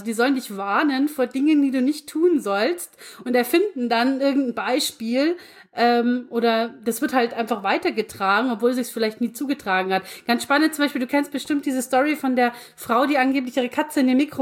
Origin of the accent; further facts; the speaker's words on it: Bavaria, Germany; selbst bei uns in Niederbayern